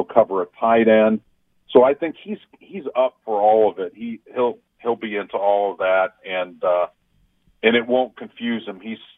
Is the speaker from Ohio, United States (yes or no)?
yes; Cleveland, Ohio, United States; I was born in Cleveland and grew up in Ohio.